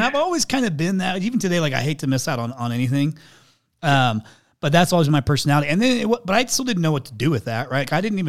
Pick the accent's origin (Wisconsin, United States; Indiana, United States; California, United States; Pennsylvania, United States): Indiana, United States; Yeah. So I'm from the Midwest. I grew up in a farming community.